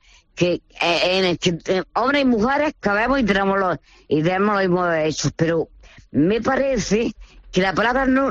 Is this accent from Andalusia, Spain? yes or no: yes; Almería, Andalusia, Spain; now in Estepona, Spain; De Almería, soy de Almería.